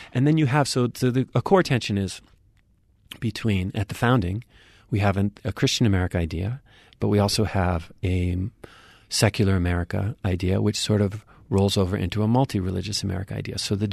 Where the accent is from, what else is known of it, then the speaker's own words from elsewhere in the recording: New England, United States; I mean, growing up in New England, I certainly learned this story of the Puritans coming over